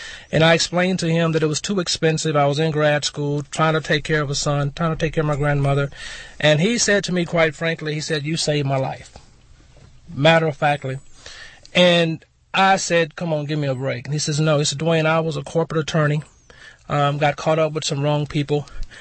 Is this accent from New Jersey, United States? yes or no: no; Victoria, Texas, United States; A few years ago, I was working out in West Texas, and away from home, moved back to South Texas, Houston, and I'm from the Victoria area.